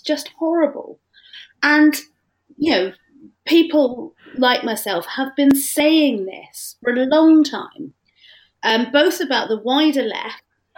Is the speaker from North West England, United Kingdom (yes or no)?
no; Stamford Hill, London, United Kingdom; I grew up in Stamford Hill, which, for those people who don't know, and why would you, is a very, very Jewish area. I'm not personally Jewish